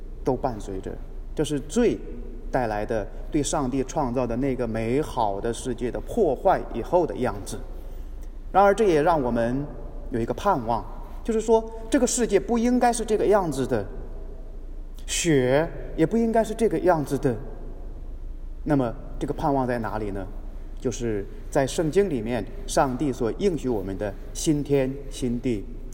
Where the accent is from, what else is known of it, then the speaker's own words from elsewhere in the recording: North China, China; 当然，很小的时候在中国的北方也经历过一些大雪